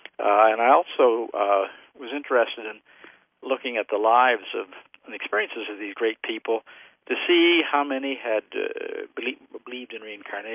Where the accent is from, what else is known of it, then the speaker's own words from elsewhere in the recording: Canada; also born or lived in Paris, France; I'm Canadian, and I had studied in Paris.